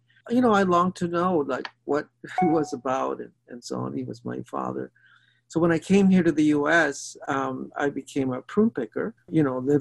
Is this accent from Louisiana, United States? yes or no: no; Healdsburg, California, United States; So that was the culture I grew up in poverty in Healdsburg, California, which is now considered part of the Bay Area.